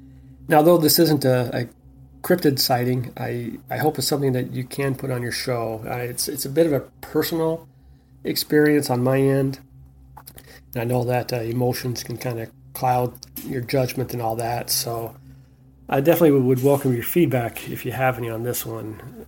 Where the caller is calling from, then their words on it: Ontario, California, United States; and I'm calling from Ontario, California.